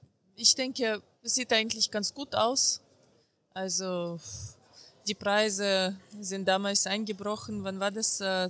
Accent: Ukraine; aber ich komme aus der Ukraine. Also ich habe damals Hyperinflation miterlebt und all die schwierigen Zeiten.

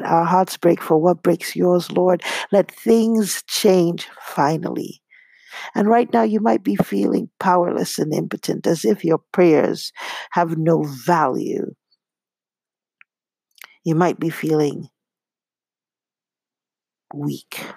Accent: Nigeria; I remember growing up in Nigeria, very often we were barefoot.

